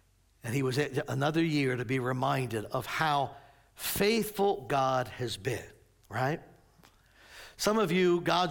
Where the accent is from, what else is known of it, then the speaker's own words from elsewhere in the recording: Maple Shade, New Jersey, United States; For me, it's all right here. Born and raised in Maple Shade.